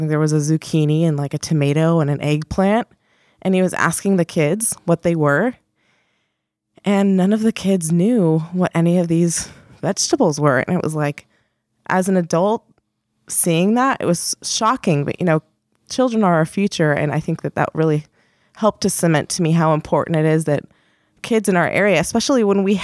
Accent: Brookings, Oregon, United States; So I've been, I'm born and raised in Brookings. So I think that growing up here, you kind of get a sense of what the community is like.

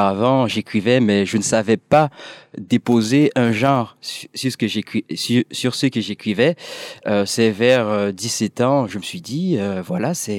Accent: Artibonite, Haiti; je suis né en Haïti dans une petite campagne et qui s'appelle l'Esther et qui se situe entre le nord et le centre de Haïti. Alors j'ai déménagé pour Gonaïve qui est la ville la plus proche de cette petite campagne là

